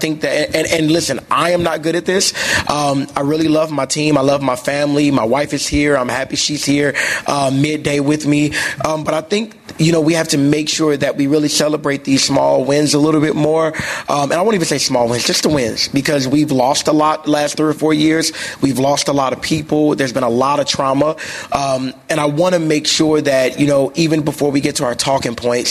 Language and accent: English; Inglewood, California, United States; Growing up in Inglewood, I didn't understand that I deserved to have that stabilized.